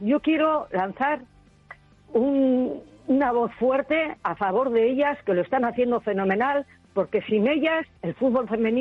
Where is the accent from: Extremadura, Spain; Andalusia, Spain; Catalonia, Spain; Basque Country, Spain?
Basque Country, Spain; Eibar; Mira, yo que conozco un poco, lo que más conozco, porque yo soy de Eibar